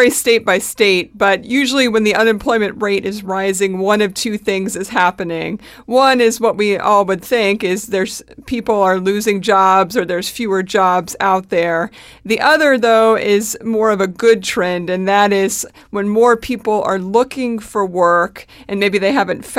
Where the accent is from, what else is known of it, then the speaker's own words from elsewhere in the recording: Pennsylvania, United States; From my home state of Pennsylvania, there's parts of the middle that have seen rises in unemployment